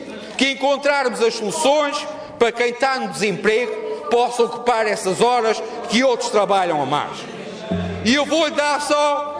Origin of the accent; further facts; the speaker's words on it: Azores, Portugal; O que é que me choca a mim, como açoriano, é ver um trabalhador que tenha que trabalhar mais horas